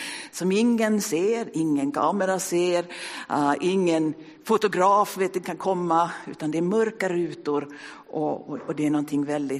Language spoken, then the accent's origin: Swedish; Sweden; now in Vasa, Finland; det är sant att jag har bott i Vasa i ett år, men jag har bott i Finland sedan 2006, så jag kommer från Sverige egentligen. Och jag har jobbat här i Vasa i 3 år nu, tror jag.